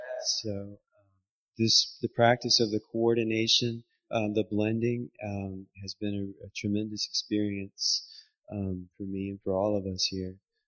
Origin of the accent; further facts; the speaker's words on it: Charlotte, North Carolina, United States; I'm from Charlotte, North Carolina.